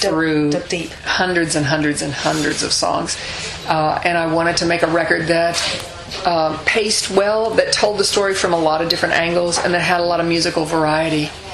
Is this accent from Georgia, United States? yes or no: no; West Virginia, United States; It's an album of traditional Appalachian music, which is where I'm from. I'm from West Virginia, Coal Country.